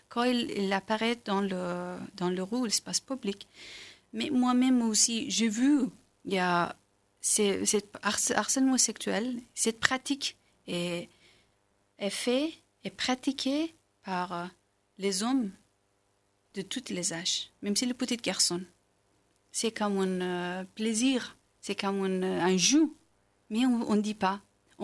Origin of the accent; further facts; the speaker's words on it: Afghanistan; French is a second language; now in France; Je viens d'Afghanistan.